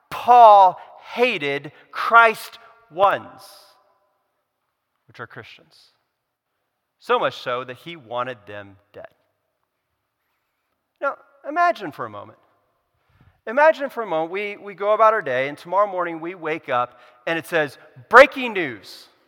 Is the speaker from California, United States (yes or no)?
yes; California, United States; That's where I kind of, as a Californian, I kind of maybe maybe this is sin.